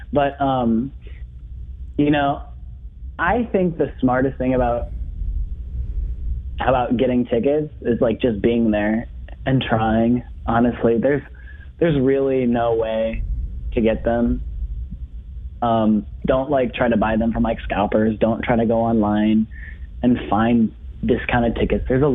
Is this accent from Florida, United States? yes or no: no; Pekin, Illinois, United States; I'm from Pekin, Illinois, so okay. Peoria, Illinois area.